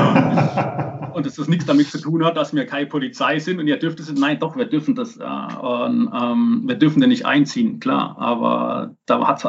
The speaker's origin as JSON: {"language": "German", "town": "Heidelberg", "region": "Baden-Württemberg", "country": "Germany", "tie": "born there", "said": "geboren 1982 in Heidelberg."}